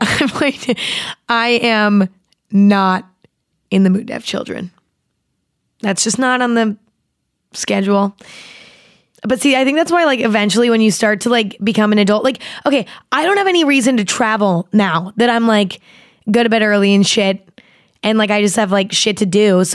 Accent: California, United States; Like summer in like California, because I grew up in California, okay, is like, it's great, but it's also like really boring because there's like not a lot of nature, at least where I grew up anyway.

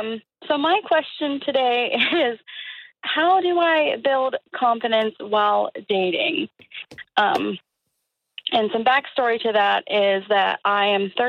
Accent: Columbus, Ohio, United States; Columbus. I still live where I grew up, in the same town.

